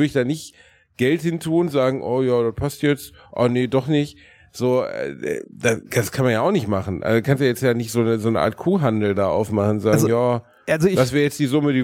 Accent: Gelsenkirchen, North Rhine-Westphalia, Germany; ich komme aus Gelsenkirchen

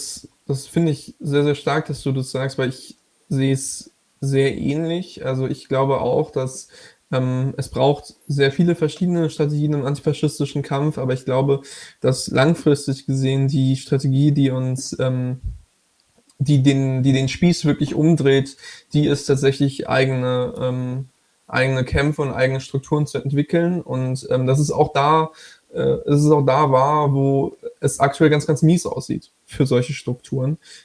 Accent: Southern Germany, Germany; hier, da wo ich herkomme, in Süddeutschland

